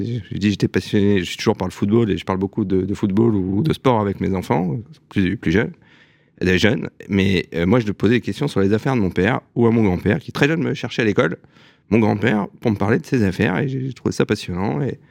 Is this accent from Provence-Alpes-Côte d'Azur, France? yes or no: no; Strasbourg, Grand Est, France; born there; now in Paris, France; Voilà, je suis né à Strasbourg le 9 mai 1980